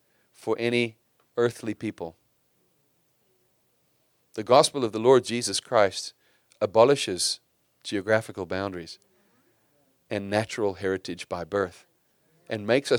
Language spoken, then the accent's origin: English; South Africa; I love being South African, and I celebrate some things South African